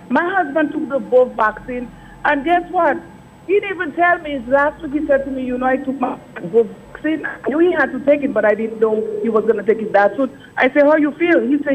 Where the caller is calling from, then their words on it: Houston, Texas, United States; yes. I'm calling from Houston. I'm in the heart of it.